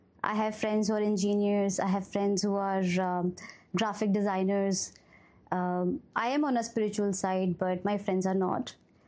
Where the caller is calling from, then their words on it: Chennai, Tamil Nadu, India; I'm speaking from Chennai today.